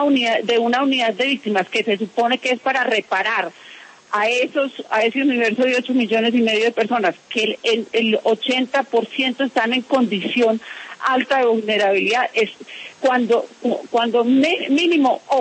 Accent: Colombia; víctimas yo creo que somos todos los colombianos.

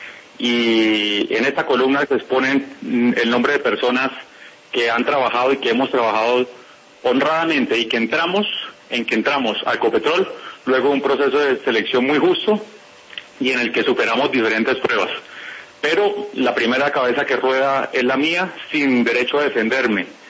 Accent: Colombia; como todos los colombianos

